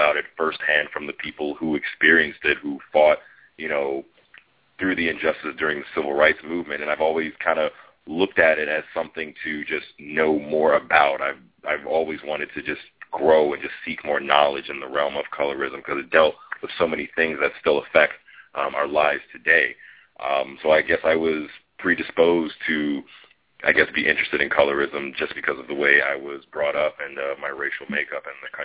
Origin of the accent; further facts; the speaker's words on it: Georgia, United States; Well, for me, like my background, I'm an African American. I grew up in Georgia, and my parents, my grandparents, on both sides of my family, about two generations of teachers going back.